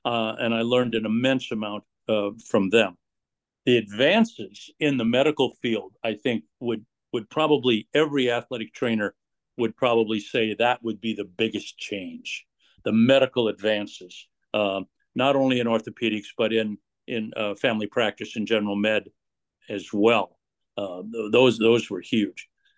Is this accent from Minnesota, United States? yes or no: yes; Minnesota, United States; I grew up in a small town. I grew up in Minnesota, rural community. It was a big deal for me to go to Indiana University.